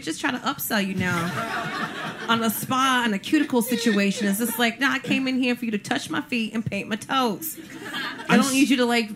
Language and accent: English; New Jersey, United States; Because, like, I'm from Jersey. I had a car in Jersey.